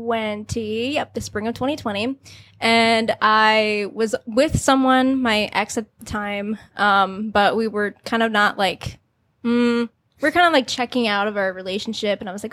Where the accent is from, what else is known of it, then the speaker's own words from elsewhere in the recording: Maryland, United States; So I said I was from Maryland.